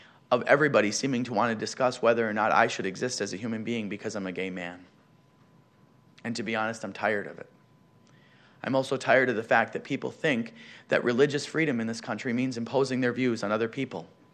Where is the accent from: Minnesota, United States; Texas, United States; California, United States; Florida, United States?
Minnesota, United States; I know here in Maine, just like in my home state of Minnesota, you're going to be voting.